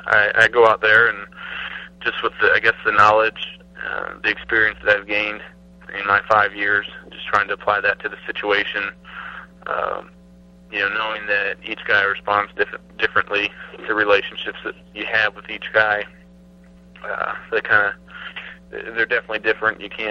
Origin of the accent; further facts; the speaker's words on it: Arizona, United States; growing up in Arizona, I never realized that Harvard had a football team.